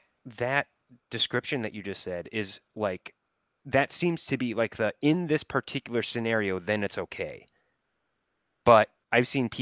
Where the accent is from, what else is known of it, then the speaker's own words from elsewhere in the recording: Minnesota, United States; So I grew up in Minnesota. I got my driver's permit and my went through driving school in Minnesota.